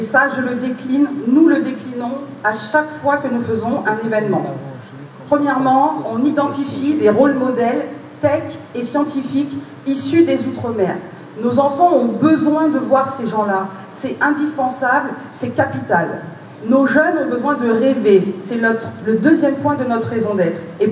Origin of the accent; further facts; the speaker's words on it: Guadeloupe, France; Je suis originaire de Guadeloupe. Ma mère est de Trois-Rivières. Mon père est du Moule. J'habite dans la région parisienne.